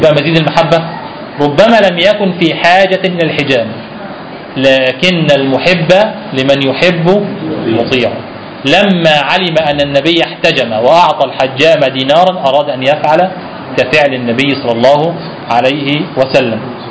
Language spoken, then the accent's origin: Arabic; Egypt; طبعا احنا عندنا في مصر كم مفتي؟